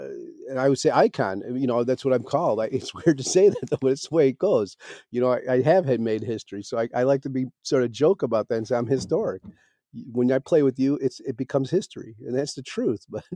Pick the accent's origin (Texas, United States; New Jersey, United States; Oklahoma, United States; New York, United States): Texas, United States; Lubbock; born there; I was born in Lubbock, Texas, is what I'm trying to say. You know, when you talk about the beginning of my life, I was born in a trailer in Lubbock, Texas.